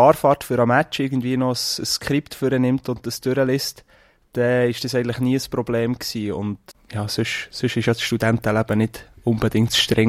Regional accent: Steffisburg, Bern, Switzerland; Und ich bin in Steffisburg aufgewachsen und in Steffisburg kann man eigentlich erst ab der dritten Klasse Handball spielen

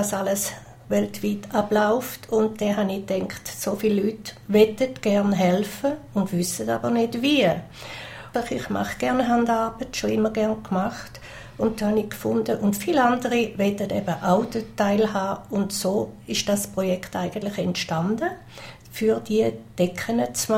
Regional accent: Thurgau, Switzerland; now in Beatenberg, Switzerland; Viel Grüße aus dem Beoland. Ich wohne seit 11 Jahren in Beatenberg. Man hört es, ich komme aus Mostindien. Das ist Kanton Thurgau.

